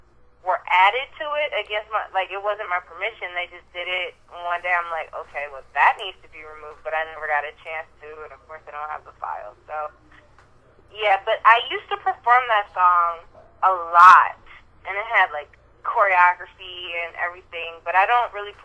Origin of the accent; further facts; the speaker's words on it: Oakland, California, United States; Yeah, you could say I'm from Oakland. I just consider myself from the Bay Area, but my mom is from Oakland.